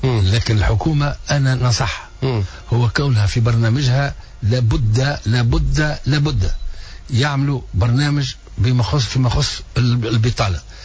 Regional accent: Tunis, Tunis Governorate, Tunisia; أنا مشيت الحلفاوين اللي نعرفها خاطر هذيك حومتي كنت فيها صغير كنا نمشيو للدراجح في الحلفاوين

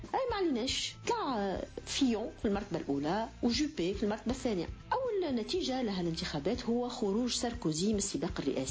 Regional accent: Tunisia; بلادنا تونس

